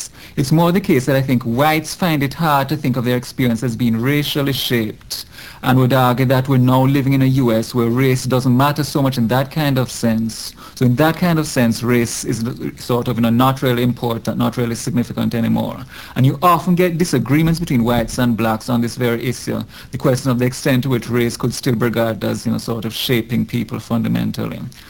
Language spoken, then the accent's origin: English; Jamaica; now in United States; Well, as people will soon be able to tell from my accent, I'm not a Native American. I'm originally from Jamaica, now U.S. citizen, so I'm a Jamaican American. I came to this country in 1987